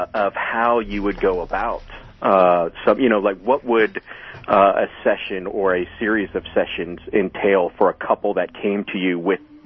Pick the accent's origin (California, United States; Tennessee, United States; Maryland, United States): California, United States; Napa; I'm from Napa.